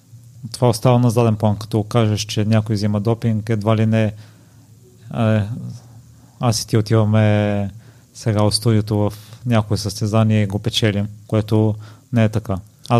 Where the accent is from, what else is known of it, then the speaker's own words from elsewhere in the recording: Kozlodui, Vratsa Province, Bulgaria; also born or lived in Sofia; аз съм от Козлодуй и след 7 класа се премести в София и летата ги прекарвах на село